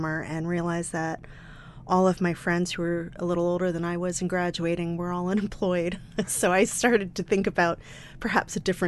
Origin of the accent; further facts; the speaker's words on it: Baltimore, Maryland, United States; born there; I was born in 67 in Baltimore, Maryland.